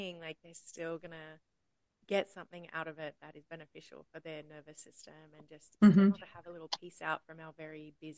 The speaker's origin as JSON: {"language": "English", "town": "Sydney", "region": "New South Wales", "country": "Australia", "moved": "yes", "lives_now": "United States", "said": "I am Australian. From Sydney, so if anyone's like, \"Where is her accent from?\""}